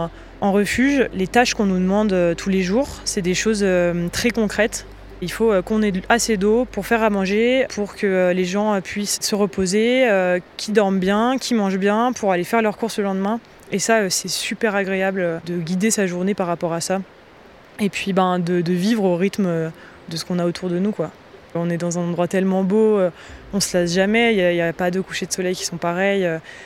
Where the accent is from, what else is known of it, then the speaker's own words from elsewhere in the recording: Les Contamines-Montjoie, Auvergne-Rhône-Alpes, France; Moi j'ai grandi au Contamine, donc c'est dans la vallée qui est à côté de Chamonix, dans le Val-Montjoie.